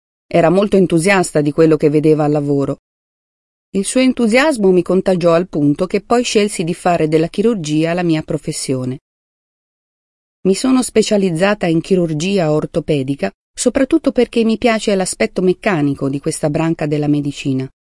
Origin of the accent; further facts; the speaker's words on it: Richterswil, Zurich, Switzerland; Da bambina ero affascinata dalla natura. Sono cresciuta a Richterswil, un luogo incantevole sulla riva del lago di Zurigo.